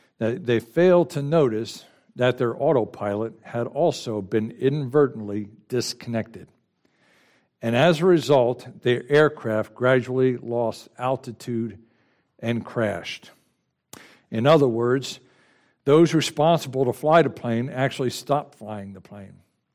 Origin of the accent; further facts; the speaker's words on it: New Jersey, United States; Growing up in New Jersey, please don't hold that against me, we came down every year to my grandmother's house in Florida